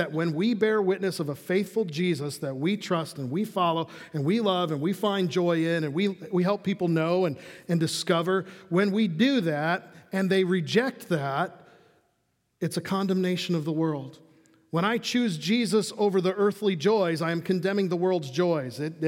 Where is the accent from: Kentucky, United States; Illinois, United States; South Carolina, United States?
Illinois, United States; Chicago; I am a born cynic because I grew up in Chicago. It's like the blood that oozes out of everything out of a Chicago native is cynicism.